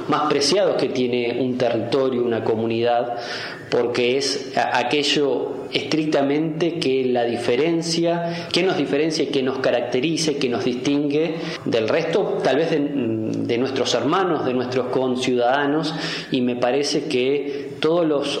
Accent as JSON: {"language": "Spanish", "country": "Argentina", "said": "más allá de nuestra impronta como ser argentino"}